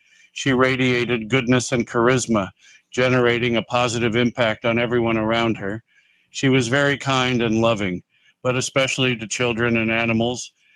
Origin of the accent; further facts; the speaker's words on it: Springville, Utah, United States; I arrived back in my hometown of Springville, Utah in July 1989